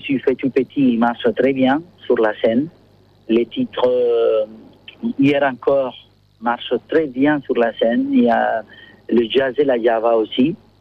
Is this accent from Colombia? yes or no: yes; Buenaventura, Valle del Cauca, Colombia; born there; French is a second language; Bien que je suis né en Colombie et que je suis né dans une île qui s'appelle Buenaventura